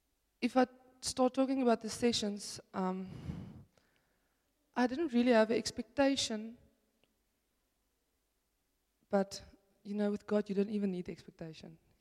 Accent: Cape Town, Western Cape, South Africa; I come from Cape Town

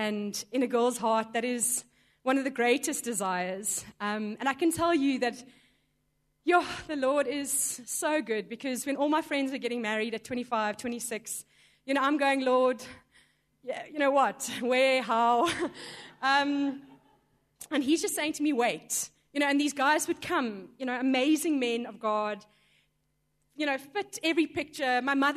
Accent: Johannesburg, Gauteng, South Africa; I come from Joburg. I'm working at a company called Deloitte, and I've been in Johannesburg for 2 years.

